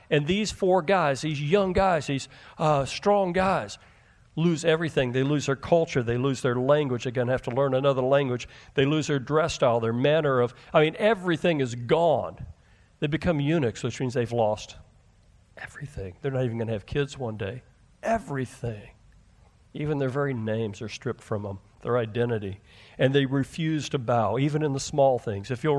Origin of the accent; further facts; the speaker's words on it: the South, United States; I grew up in the South, so I'm going to say it the way we show his rear end.